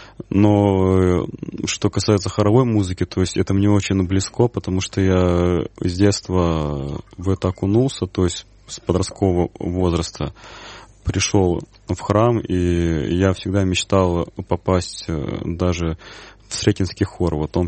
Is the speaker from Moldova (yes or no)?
no; Kamchatka Krai, Russia; Я с Камчатки. То есть очень такой далекий край.